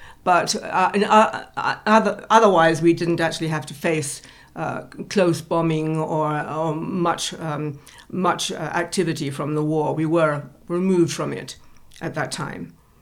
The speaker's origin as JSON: {"language": "English", "town": "Milford Haven", "region": "Wales", "country": "United Kingdom", "tie": "born there", "said": "I was born in Milford Haven, South Wales, in 1943"}